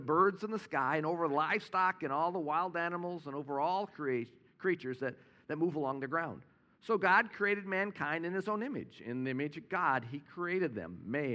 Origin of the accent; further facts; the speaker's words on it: Orlando, Florida, United States; I don't know if you saw, you know, I'm from Orlando, and the terrible events the last few weeks in Orlando with the Pulse Club shooting.